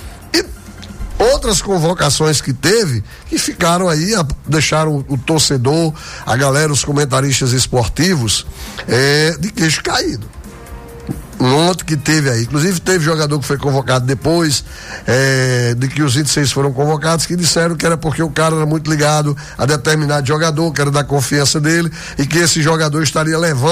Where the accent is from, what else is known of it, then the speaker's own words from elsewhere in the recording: Brazil; Então, assim, a gente torce porque somos brasileiros.